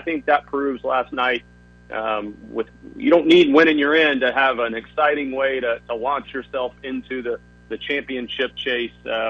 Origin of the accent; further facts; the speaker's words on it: Mississippi, United States; where I grew up in Mississippi, it was dirt racing was, you know, local short track dirt racing really dominated